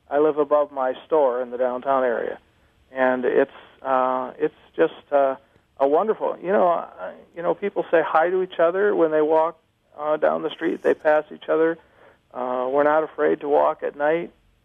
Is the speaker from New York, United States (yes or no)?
no; Holland, Michigan, United States; I grew up in Holland